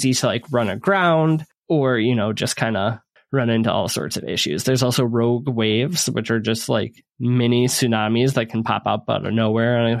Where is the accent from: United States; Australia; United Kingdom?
United States; Michigan; We're from Michigan. We're obviously the greatest state on earth, surrounded by the Great Lakes.